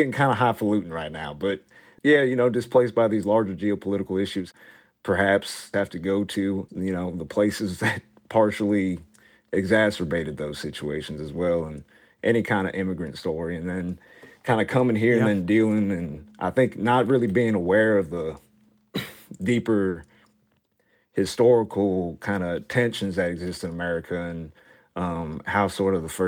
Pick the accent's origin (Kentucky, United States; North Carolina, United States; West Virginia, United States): Kentucky, United States; I very much was a child of my environment growing up in Northern Kentucky.